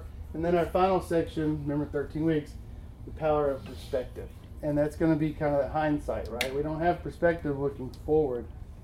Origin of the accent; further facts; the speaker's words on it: Fort Worth, Texas, United States; So we were from basically neighboring trash neighborhoods.